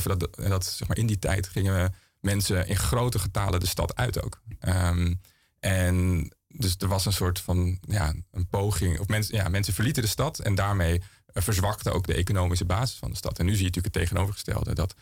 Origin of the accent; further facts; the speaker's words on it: Amsterdam, North Holland, Netherlands; ik denk voor iedereen die hier al meerdere jaren woont, of in mijn geval meerdere decennia